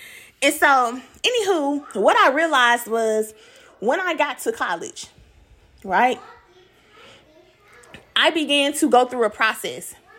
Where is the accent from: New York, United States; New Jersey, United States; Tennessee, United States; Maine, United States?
Tennessee, United States; Memphis; I'm from North Memphis, okay? I want the hood music.